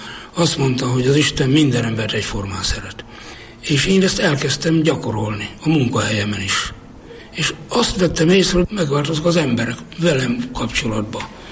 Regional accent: Nyíradony, Hajdú-Bihar, Hungary; born there; Nyiradonyban, 1950-ben. Régi paraszti világban nőttem fel, ahol benne voltunk a természetbe.

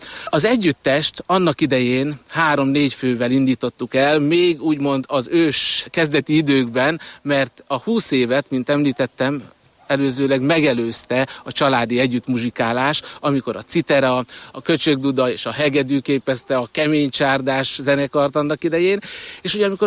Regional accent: Cigánd, Borsod-Abaúj-Zemplén, Hungary; én Cigándon, a citera muzsikán nevelkedtem, édesapám citera muzsikáján.

